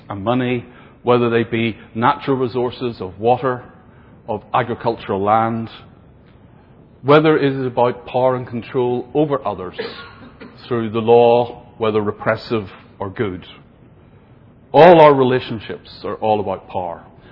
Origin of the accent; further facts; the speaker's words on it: Ireland; accent: Irish; now in England; now that I'm living in England, I realise how my Irish accent affects how I say the word power.